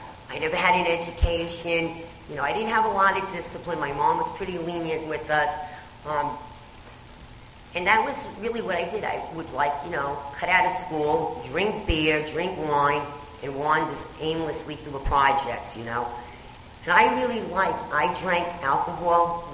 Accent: Bronx, New York, United States; I come from the Bronx

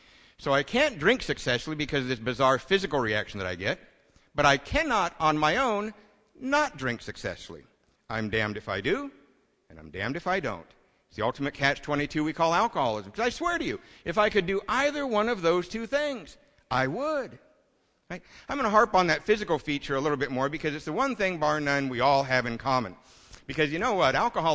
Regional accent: Covina, California, United States; I'm from Covina, California, where the self-proclaimed sobriety capital of the world.

